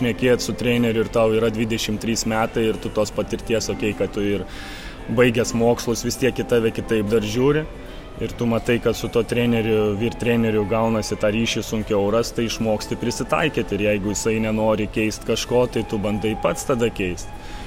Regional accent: Kaunas, Kaunas County, Lithuania; tu nori, kad vis tiek kaip lietuvis, kaip kaunietis, tu dirbi toj savoj komandoj

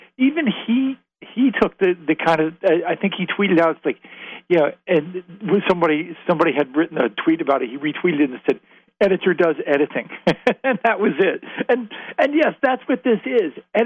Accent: Baltimore, Maryland, United States; I'm from Baltimore, so my family is very close. I live close to Baltimore.

